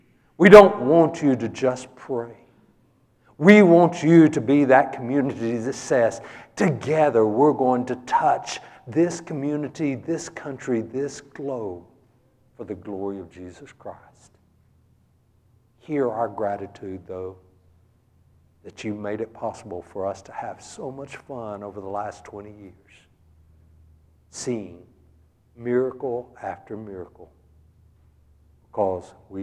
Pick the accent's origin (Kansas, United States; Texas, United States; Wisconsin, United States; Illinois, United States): Texas, United States; I think he was putting me down when he said I'm from Texas. That didn't sound like a compliment. But he's saying, if God can redeem a sorry Texan, what could he do with someone from this fine state?